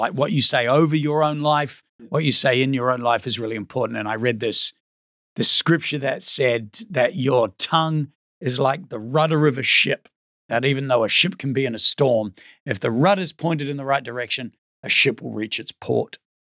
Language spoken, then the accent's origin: English; New Zealand; And I grew up in New Zealand, and my trade that I did for 5 years was LED light windows.